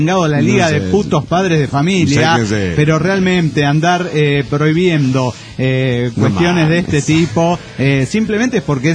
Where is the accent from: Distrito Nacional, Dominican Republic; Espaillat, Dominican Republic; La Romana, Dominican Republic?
Distrito Nacional, Dominican Republic; Santo Domingo; de Santo Domingo, República Dominicana.